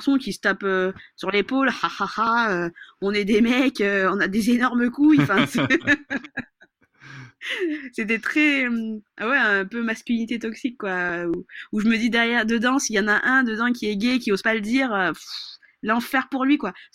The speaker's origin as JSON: {"language": "French", "country": "Madagascar", "said": "je suis malgache"}